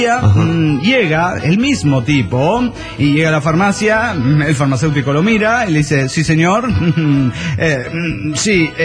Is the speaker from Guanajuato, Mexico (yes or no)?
yes; León, Guanajuato, Mexico; de León, Guanajuato.